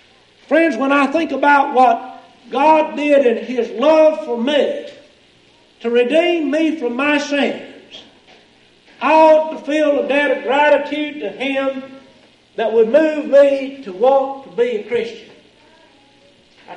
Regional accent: Texas, United States; As a boy growing up in East Texas, I worked out around the farm a good bit

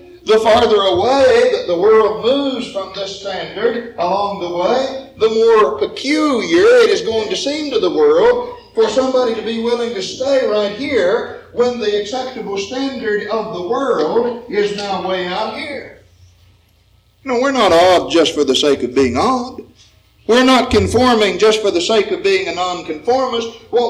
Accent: West Virginia, United States; moved away as an adult; also born or lived in Kentucky; now in Barberton, United States; for me to have been 10 years in Kentucky to Barberton, Ohio, even though I came from West Virginia and knew something about the kind of folks that are more in the north than in the south

